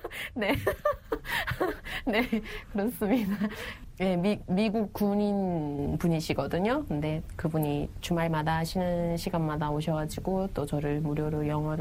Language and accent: Korean; North Korea; now in South Korea; 나 북한에서 왔으면 선생님이 북한에서 왔으면 전 우주에서 왔어요.